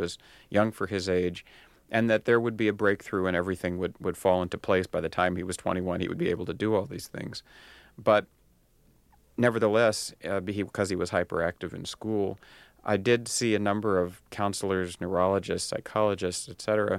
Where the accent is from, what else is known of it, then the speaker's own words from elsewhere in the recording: United States; I felt that as an Indian person myself, I probably could have more to offer for a Native American child.